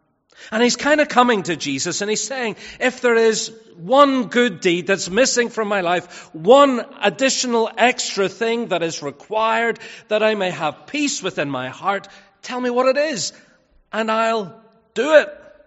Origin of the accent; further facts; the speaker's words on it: Belfast, Northern Ireland, United Kingdom; Whenever I was younger, growing up in Belfast, we used to refer to certain Christians as being clean living.